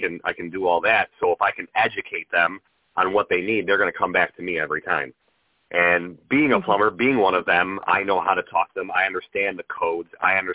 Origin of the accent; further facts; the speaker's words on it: Chicago, Illinois, United States; And I know I come from Chicago, where they say our water is the best in the world and all that stuff.